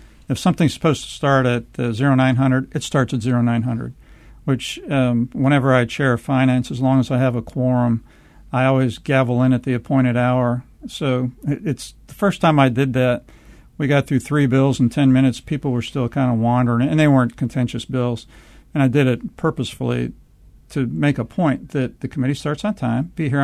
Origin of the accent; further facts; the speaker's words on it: Fayetteville, North Carolina, United States; I say I'm from Fayetteville, they think I'm from the city of Fayetteville, and I have a few neighborhoods, but mainly it's rural and semi-rural, small-town America.